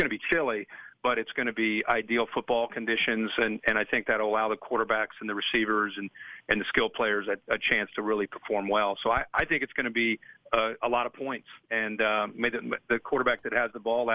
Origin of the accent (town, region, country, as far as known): Ohio, United States; born or raised there